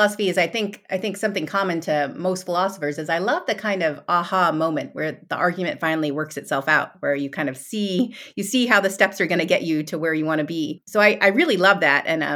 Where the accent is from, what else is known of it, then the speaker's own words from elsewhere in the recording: Midwest, United States; I grew up in the Midwest, and you know, the late 80s, early 90s, there weren't a whole lot of Indian people around. It was a pretty white suburb.